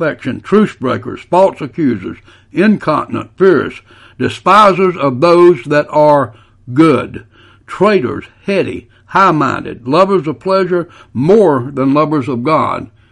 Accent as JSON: {"language": "English", "country": "United States", "said": "I'm glad that I am an American"}